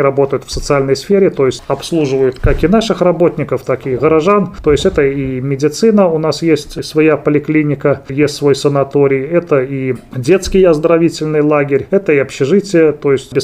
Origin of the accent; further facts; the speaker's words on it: Polotsk, Vitebsk Region, Belarus; Я вообще родился в Полоцке, заканчивал среднюю школу тоже в Полоцке